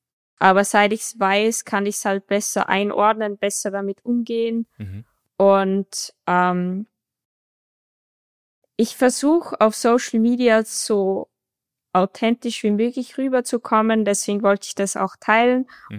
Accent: Austria; Ja, schon, weil ich bin Österreicherin

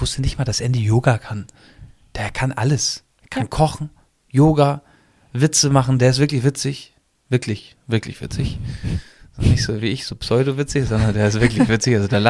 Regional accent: Neumünster, Schleswig-Holstein, Germany; Hatten wir früher auch, bei uns in Neumünster gab es so einen Laden

